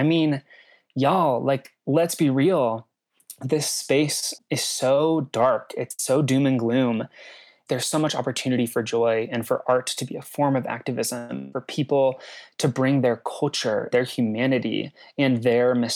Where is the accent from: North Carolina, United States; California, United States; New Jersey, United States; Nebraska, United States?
Nebraska, United States; Lincoln; I come from Nebraska, the middle of nowhere. It's rural America. It's Trump's America. It is an incredibly red state. And I come from a little blue dot called Lincoln, Nebraska.